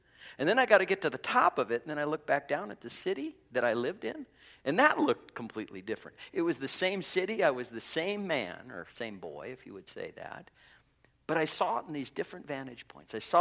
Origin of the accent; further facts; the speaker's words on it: Golden, Colorado, United States; You know, I grew up in Golden.